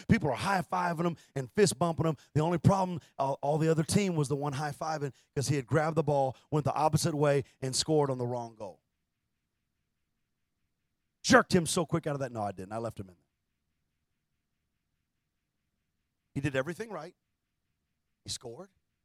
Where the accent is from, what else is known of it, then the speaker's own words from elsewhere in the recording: Texas, United States; We're from Texas. We don't like the Sooners.